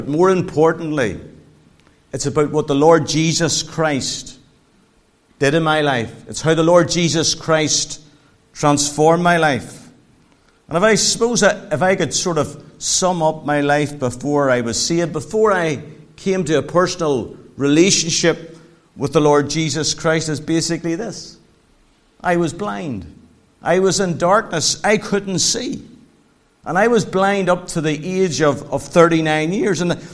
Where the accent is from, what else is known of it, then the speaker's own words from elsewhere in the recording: Glengormley, Northern Ireland, United Kingdom; also born or lived in Belfast; I was born in Belfast. I was brought up in Glengormley. I was not brought up in a Christian home, but it was certainly a loving home. And as I look back, we were brought up in the Church of Ireland Church.